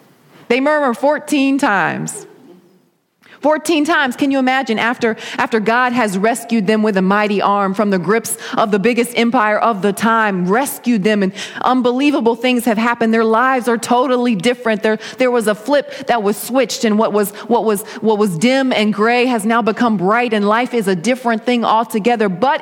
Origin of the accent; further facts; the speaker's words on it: Georgia, United States; Now, y'all, I'm from Georgia. If there's sidewalks in it, it's not woods.